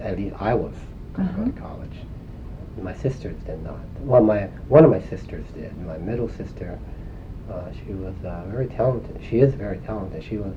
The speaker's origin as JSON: {"language": "English", "region": "West Coast", "country": "United States", "said": "he knew that I came from the West Coast."}